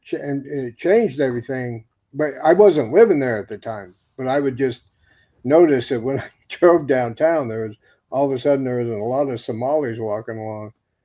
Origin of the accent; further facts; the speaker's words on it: Fort Morgan, Colorado, United States; I saw it happen in my hometown in Port Morgan, Colorado. They brought, when that was where I was, grew up, we got a place out there